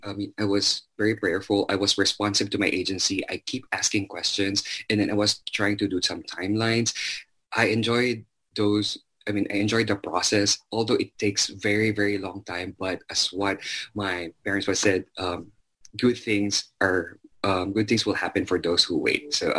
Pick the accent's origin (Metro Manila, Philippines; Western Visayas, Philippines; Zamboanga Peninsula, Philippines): Zamboanga Peninsula, Philippines; Zamboanga City; So I was born and raised in Zamboanga City.